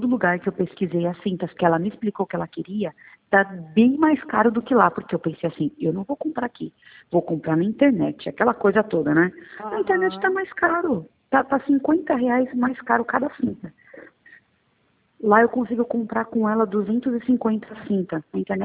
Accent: Peruíbe, São Paulo, Brazil; eu sou de Peruíbe, em São Paulo.

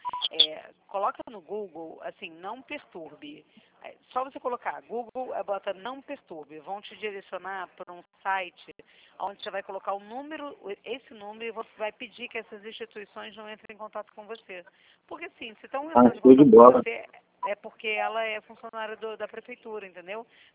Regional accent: Rio de Janeiro, Brazil; born there; Eu sou carioca de nascença.

